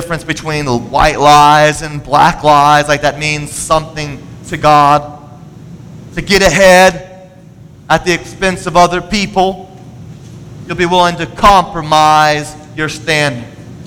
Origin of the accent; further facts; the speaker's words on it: Pensacola, Florida, United States; Now, I grew up in Pensacola, Florida, and people don't know a lot of things about Florida except for the beaches